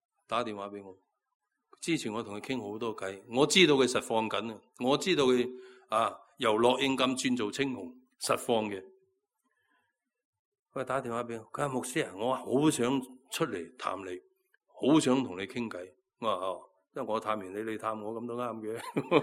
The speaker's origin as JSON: {"language": "Cantonese", "town": "Chaozhou", "region": "Guangdong", "country": "China", "said": "我们潮州人很喜欢做生意，什么都做生意的，不喜欢打工的。"}